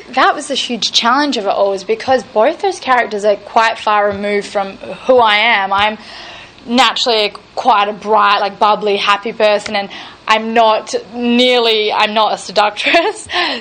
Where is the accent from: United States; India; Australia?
Australia; Adelaide, South Australia; Adelaide, which is my hometown. I've lived there my entire life.